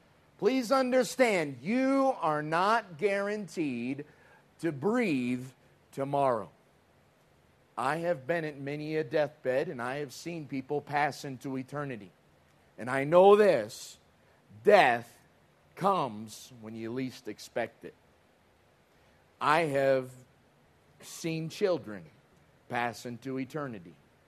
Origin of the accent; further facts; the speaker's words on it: North Carolina, United States; also born or lived in Newport News, United States; I'm from North Carolina. I spent a long time in Newport News, Yorktown area of Virginia.